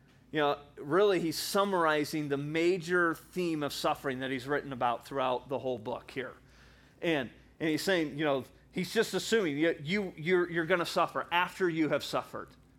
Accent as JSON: {"language": "English", "town": "Littleton", "region": "Colorado", "country": "United States", "tie": "born or raised there", "said": "I grew up in Littleton, which is right there by Columbine."}